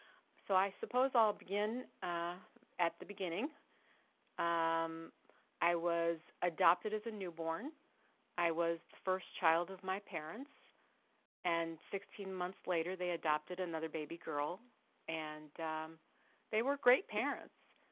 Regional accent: St. Louis, Missouri, United States; I am an abstinent compulsive overeater. I'm from St. Louis, Missouri

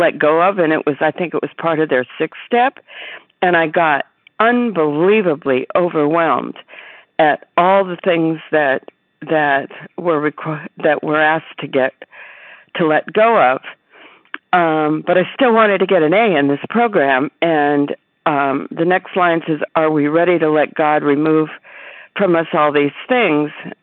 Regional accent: Arizona, United States; I'm from Arizona.

